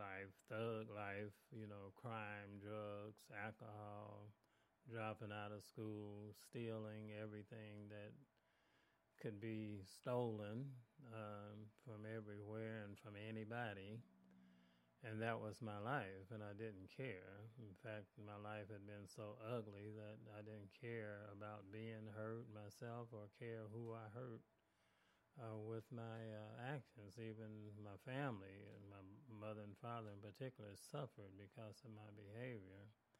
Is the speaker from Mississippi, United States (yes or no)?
yes; Mississippi, United States; born there; even though I was born in Mississippi